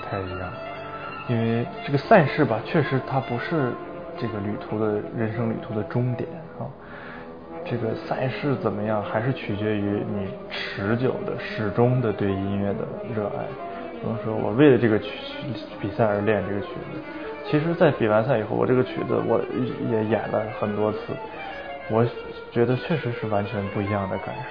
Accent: China; 那我作为中国人肯定天然的就有这种理解

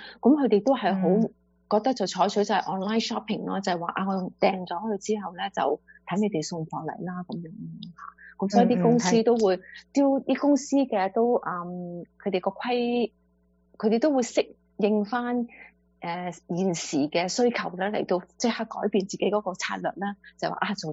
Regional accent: China; 我從來都唔覺得我自己身為中國人係俾人歧視咯

